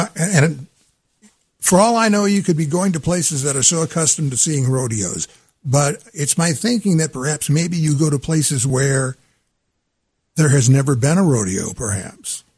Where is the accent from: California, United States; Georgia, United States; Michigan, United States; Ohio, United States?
Michigan, United States; Well, I'm from Michigan.